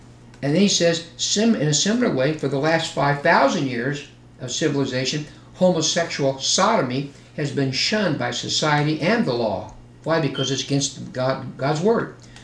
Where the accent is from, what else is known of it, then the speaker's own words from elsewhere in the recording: Indianapolis, Indiana, United States; also born or lived in California; I grew up in Indianapolis, Indiana, and part of California for a while.